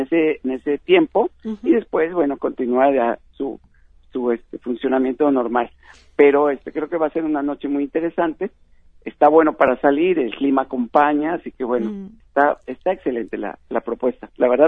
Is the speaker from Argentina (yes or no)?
no; Mexico; accent: Mexican; Claro, con mi acento mexicano, ahí voy a, que no les extrañe mi acento mexicano, pero ahí voy a estar pasando las películas.